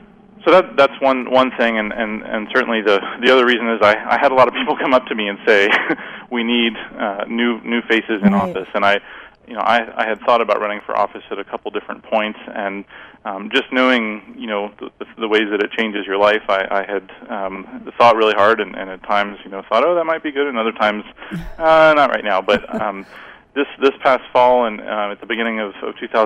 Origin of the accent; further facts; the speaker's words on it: Cincinnati, Ohio, United States; moved away as an adult; now in Richmond, United States; I grew up in Cincinnati, Ohio, and I came to Richmond to go to Earlham College.